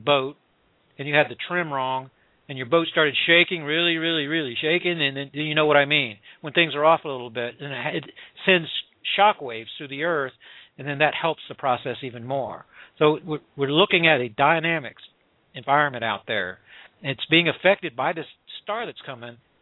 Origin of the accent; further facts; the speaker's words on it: Florida, United States; This is whenever we have the cold weather in Florida. So I'm from Florida.